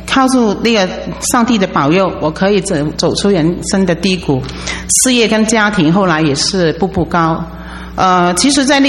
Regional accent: Guangzhou, Guangdong, China; 我来自广州。

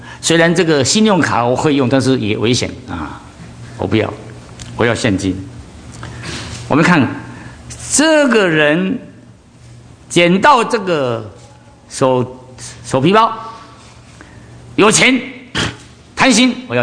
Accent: China; 特别是我们中国人到餐馆吃饭啊，抢着要付钱

